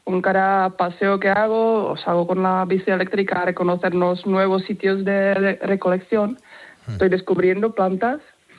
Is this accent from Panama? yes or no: no; Czechia; now in Spain; soy de República Checa, pero llevo viviendo en España unos 11 años. Y en 11 este años, pueblo, bueno, unos 2 años y medio.